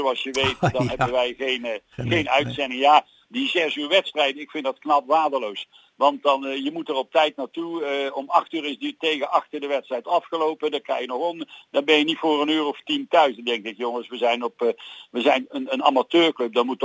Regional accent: Halsteren, North Brabant, Netherlands; Dan kan ik weer in mijn eigen dialect praten daar in Halsteren.

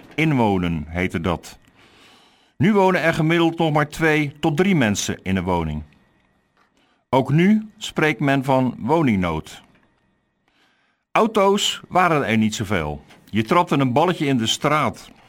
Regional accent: Krimpen aan den IJssel, South Holland, Netherlands; Ik woon nog altijd in de plaats waar ik ben opgegroeid, Krimp aan de IJssel. In mijn jeugd, in de jaren 50 en 60, was het leven in mijn dorp overzichtelijk.

